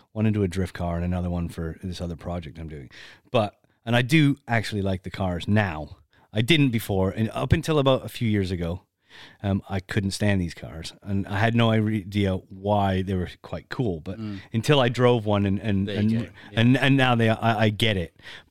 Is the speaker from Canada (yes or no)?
yes; Canada; I'm not American, but I'm Canadian.